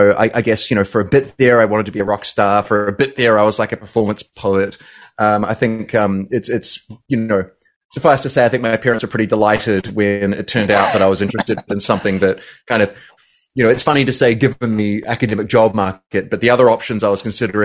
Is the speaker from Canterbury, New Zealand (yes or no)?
yes; Christchurch, Canterbury, New Zealand; I grew up in Christchurch, which is the sort of second biggest or equal second biggest sort of city in New Zealand, in the sort of South Island. I grew up down there.